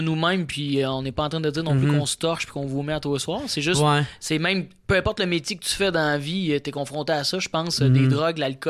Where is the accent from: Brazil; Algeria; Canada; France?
Canada; Joliette, Quebec; Moi, je viens de Joliette, là